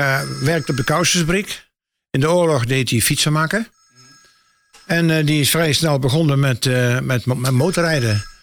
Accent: Hulst, Zeeland, Netherlands; Wij komen van Zeevlaanderen, van Hulst.

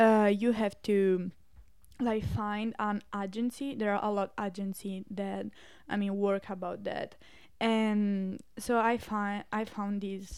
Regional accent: Italy; English is a second language; Where are you from? And I was like, hi, I'm from Italy.

